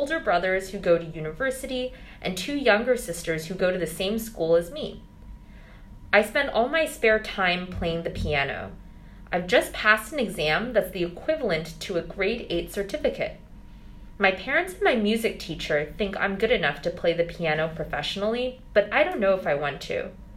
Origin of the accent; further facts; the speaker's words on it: Lunenburg, Nova Scotia, Canada; I live in Eastern Canada. My hometown is Lunenburg. That's Lunenburg. It's quite a cold place, and we get lots of snow in winter. I was born on May 7th, 2004.